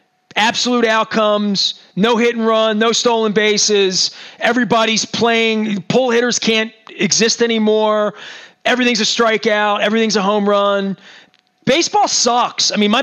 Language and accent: English; Dundalk, Maryland, United States; I grew up in Dundalk. I'm from Baltimore, East Side.